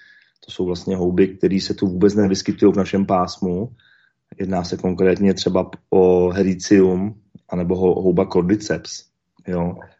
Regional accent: České Budějovice, South Bohemian Region, Czechia; Já jsem z Českých Budějovic

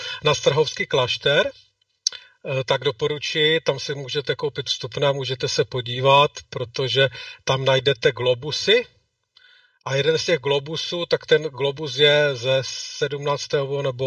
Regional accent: Ostrava, Moravian-Silesian Region, Czechia; now in Spain; v komentářích mě někdo psal, že jsem Ostravák podle krátkého zobáku, tak jsem to chtěl jenom potvrdit, že jsem tedy Ostravák, ale španělský.

